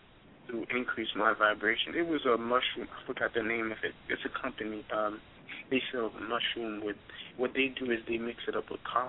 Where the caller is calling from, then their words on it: Orlando, Florida, United States; I'm calling from Orlando, Florida.